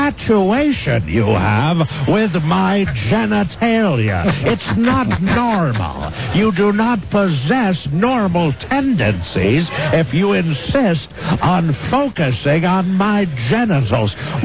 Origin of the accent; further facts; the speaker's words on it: Canada; born there; of course, I am Canadian by birth